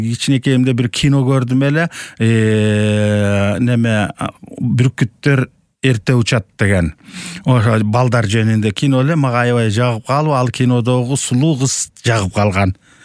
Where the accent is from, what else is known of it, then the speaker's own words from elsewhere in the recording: Toktogul, Jalal-Abad Region, Kyrgyzstan; токтогул шаарында туулгам, жашайм.